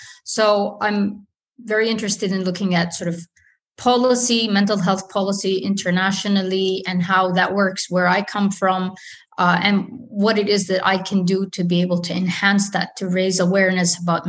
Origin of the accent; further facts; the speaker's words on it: Saudi Arabia; I come from Saudi Arabia.